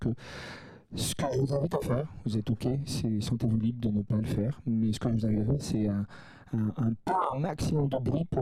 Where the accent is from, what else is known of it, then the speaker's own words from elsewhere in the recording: Rennes, Brittany, France; Je viens de Rennes